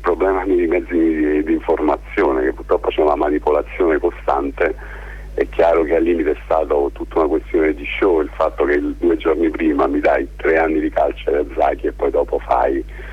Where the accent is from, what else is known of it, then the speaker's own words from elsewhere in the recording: Cava de' Tirreni, Campania, Italy; Io poi vengo da Cava di Tirreni, quindi una città che si trova vicino a Napoli